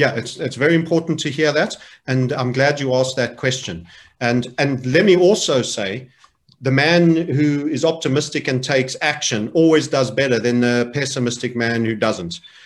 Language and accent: English; South Africa; So you might find me in Crimea one of these days, because at least it's sunny there as a South African.